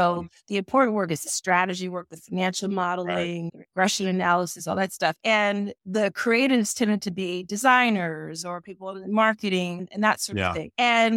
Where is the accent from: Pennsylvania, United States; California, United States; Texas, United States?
Pennsylvania, United States; Philadelphia; I'm African American, Gen Xer from the East Coast of the United States, from Philly. And so I grew up in a way where I also had to be deeply observant